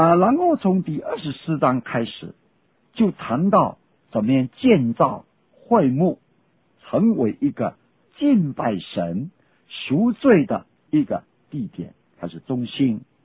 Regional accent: China; 假如是我们中国人，可能说写的一定是中文

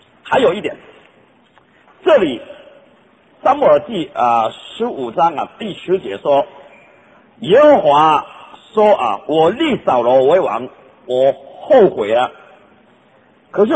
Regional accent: China; 我常常在学校里面跟人家讲说 ，I'm Chinese， 我是中国人。OK，Chinese，中国人。

